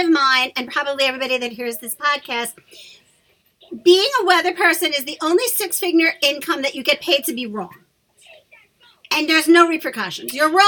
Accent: Long Beach, New York, United States; It's not exclusive to just the high school, but just the general feeling of growing up in Long Beach.

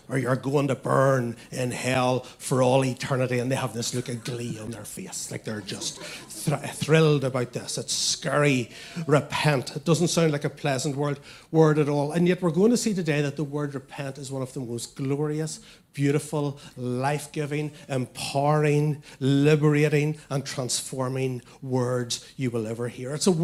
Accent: Northern Ireland, United Kingdom; accent: Northern Irish; and then have me say it in my Northern Irish accent, and just let you hear the difference.

